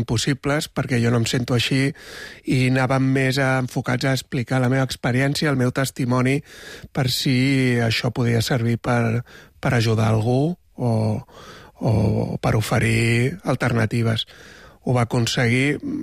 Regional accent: Granollers, Catalonia, Spain; o sóc de Granollers.

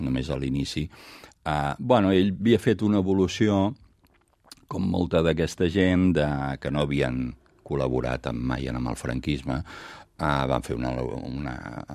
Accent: Sabadell, Catalonia, Spain; som els dos historiadors i de Sabadell.

